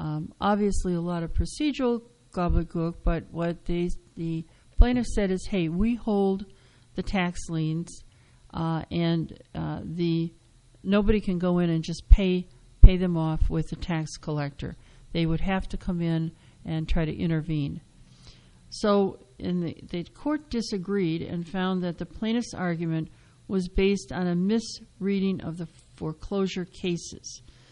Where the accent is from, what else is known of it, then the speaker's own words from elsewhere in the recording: Wisconsin, United States; And I suppose my long-held opposition to the death penalty stemmed from the fact that I grew up in Wisconsin.